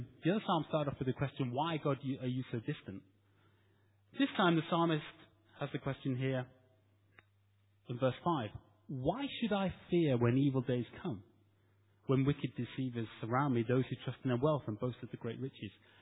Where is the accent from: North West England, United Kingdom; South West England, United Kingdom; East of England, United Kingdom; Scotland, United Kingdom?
North West England, United Kingdom; Stockport; And I'm from Manchester, South Manchester, Stockport.